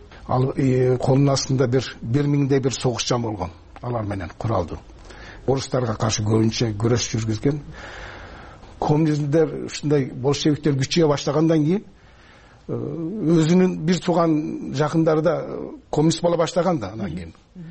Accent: Turkey; Кайтыш болгондон кийин биз кээ бирлер ошол тиги агалары мана кийин башка жерлерге көчүп кетти да, Түркиянын башка жерлерине.

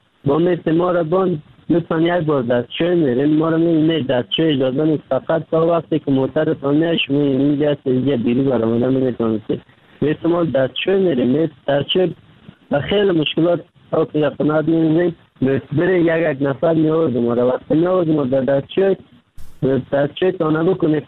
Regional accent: Kabul, Afghanistan; آمدم از کابل آمدم

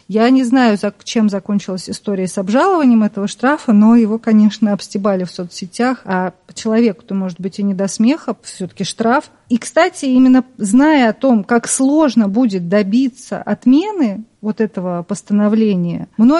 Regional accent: Tver, Tver Oblast, Russia; я сама из Твери, может быть, поэтому

